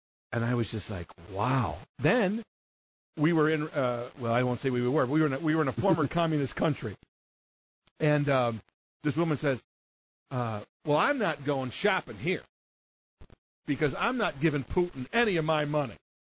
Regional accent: Chicago, Illinois, United States; when they heard I was from Chicago

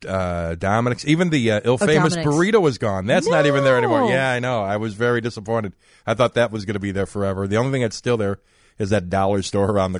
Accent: Arlington Heights, Illinois, United States; Well, where I grew up in Arlington Heights, we moved out there when I was in sixth grade.

